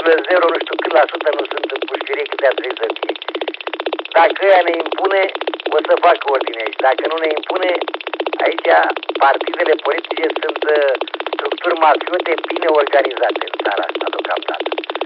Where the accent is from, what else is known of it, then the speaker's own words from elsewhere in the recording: Teleorman, Romania; now in Bragadiru, Romania; eu să știți că sunt tot la țară, pentru că sunt din Telorma, dar din anul 70, 1970, sunt cam prin București. Acum sunt lângă București, să știți, la Bragadin, undeva lângă București.